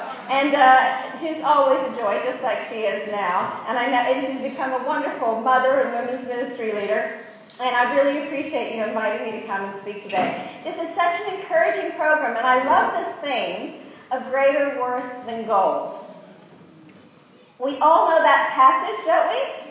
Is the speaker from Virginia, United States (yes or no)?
yes; Virginia, United States; now in Australia; We became Australian citizens. I have two passports. I have an Australian passport and a U.S. passport, which I'm sure you can tell by my accent. I'm from Virginia right now. I never lost my accent